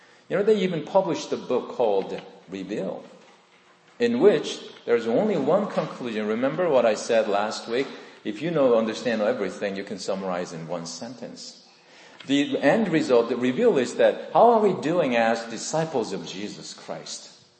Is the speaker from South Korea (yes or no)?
yes; South Korea; English is a second language; moved away; It was back in South Korea, 1970s. I was in my college, in my hometown, in my home church.